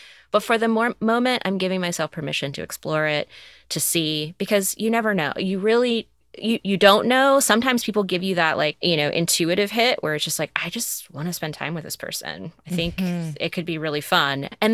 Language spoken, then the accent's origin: English; the South, United States; I grew up in the South and there were a lot of cross-political relationships that I knew of.